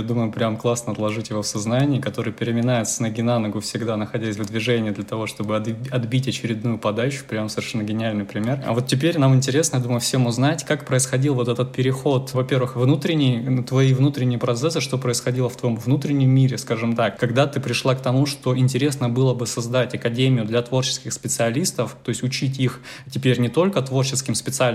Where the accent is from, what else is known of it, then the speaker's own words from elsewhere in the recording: Crimea, Ukraine; moved away as an adult; now in Moscow, Russia; Я, например, родился в Крыму, большую часть жизни я прожил в Крыму, и вот 8 лет я живу в Москве.